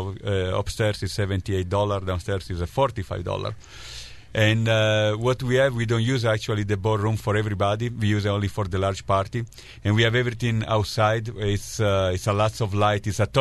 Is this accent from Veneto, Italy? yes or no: no; Rivoli, Piedmont, Italy; I'm originally from Rivoli near Torino, which is northwest part of Italy.